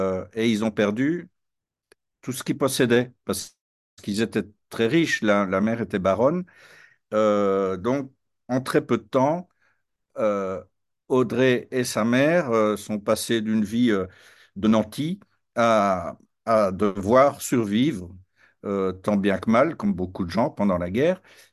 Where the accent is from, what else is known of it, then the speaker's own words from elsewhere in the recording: Brussels, Brussels-Capital Region, Belgium; je passe en tant que Bruxellois régulièrement devant sa maison natale.